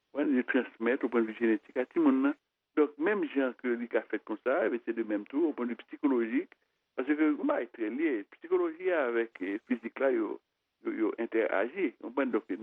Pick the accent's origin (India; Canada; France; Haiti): Haiti